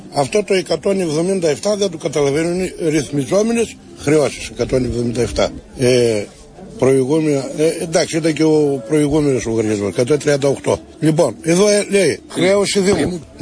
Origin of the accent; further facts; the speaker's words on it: Proastio, Thessaly, Greece; Προαστίου Καρδίτσας.